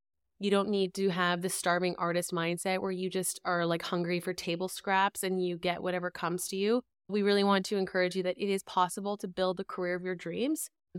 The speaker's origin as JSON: {"language": "English", "country": "Canada", "moved": "as an adult", "lives_now": "Netherlands", "said": "I am coming from the Netherlands, although I am Canadian. We are expats who moved over to Europe"}